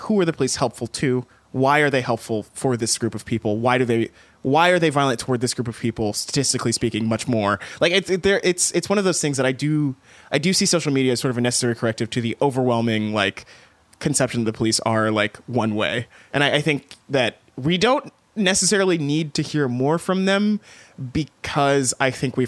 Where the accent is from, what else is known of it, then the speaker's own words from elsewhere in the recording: Texas, United States; I grew up in East Texas, and I grew up, like, the thought that I might get shot getting pulled over was just a thing